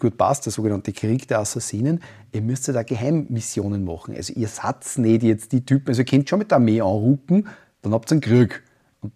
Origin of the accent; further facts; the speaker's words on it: Upper Austria, Austria; ich bin Oberösterreicher